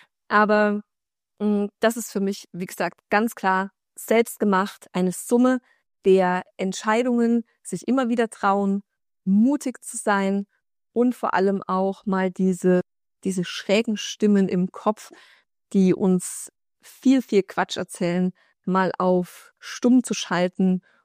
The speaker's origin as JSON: {"language": "German", "country": "Germany", "tie": "born or raised there", "said": "wenn ich in Deutschland bin, komme ich in mein Heimatdorf zurück"}